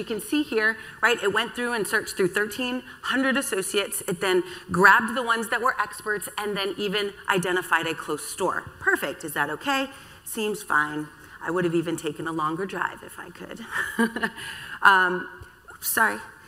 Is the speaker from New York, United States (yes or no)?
yes; Manhattan, New York, United States; And I'm from Manhattan. I was born there, right?